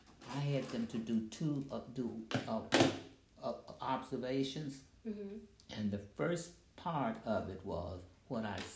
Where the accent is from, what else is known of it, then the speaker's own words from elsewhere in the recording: Roanoke, Virginia, United States; Oh, I grew up in Roanoke, Virginia. And Roanoke is very different from Petersburg.